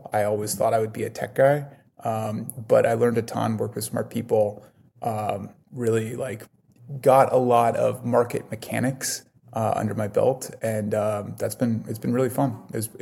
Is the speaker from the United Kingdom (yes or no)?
no; Canada; moved away as an adult; also born or lived in United States; So I'm a Canadian that studied computer science in the States.